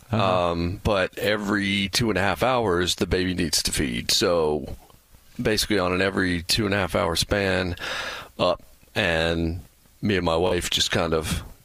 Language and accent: English; North Carolina, United States; I went to NC State, you know. That was where I went to school for the first 2 years because I'm from Tobacco Road. And so I went there in 97 and 98.